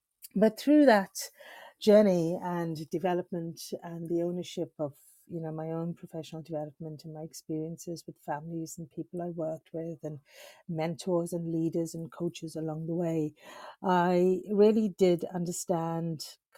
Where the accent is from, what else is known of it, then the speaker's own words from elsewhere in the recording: South Africa; now in Watford, United Kingdom; in apartheid South Africa. So, you know, for me, there was no equity and very limited opportunity as a South African Indian.